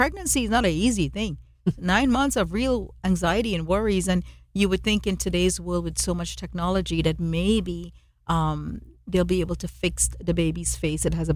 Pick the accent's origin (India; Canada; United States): India; And as you know, I'm Indian and Ahmed is Persian, and our children were told doctor, lawyer, engineer, business, dentist, pharmacist.